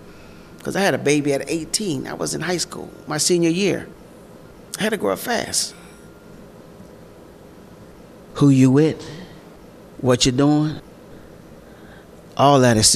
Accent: Rankin, Pennsylvania, United States; Born and raised in Rankin. I grew up in Hawkins Village in the projects, and it was like a big family.

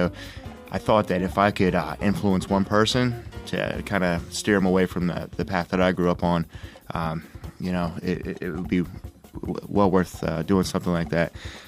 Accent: Indiana, Pennsylvania, United States; I live in the South Side. I grew up in Indiana, Pennsylvania.

